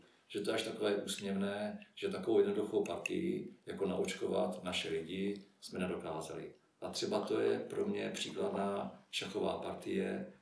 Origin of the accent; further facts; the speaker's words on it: Letohrad, Pardubice Region, Czechia; ve školní družině v Letohradě, odkud pocházím